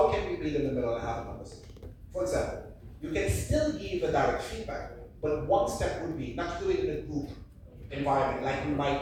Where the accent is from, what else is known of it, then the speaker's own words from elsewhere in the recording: Germany; English is a second language; growing up in Germany, where I started to work, people used to tell me